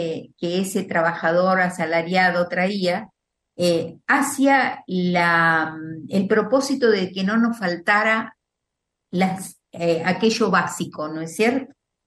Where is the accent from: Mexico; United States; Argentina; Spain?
Argentina; Zárate, Buenos Aires Province; born there; Nací en Zárate, provincia de Buenos Aires, a 100 kilómetros de Buenos Aires, en un hogar con un padre trabajador y asalariado.